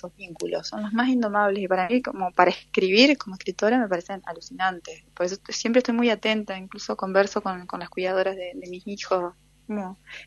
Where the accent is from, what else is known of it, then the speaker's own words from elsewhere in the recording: Viale, Entre Ríos, Argentina; sobre todo en familias de ciudades pequeñas como yo, que crecí en Viale